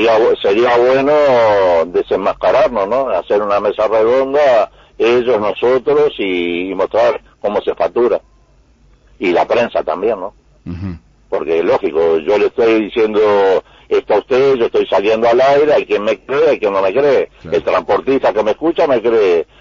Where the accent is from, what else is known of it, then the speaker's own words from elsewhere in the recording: Uruguay; somos los uruguayos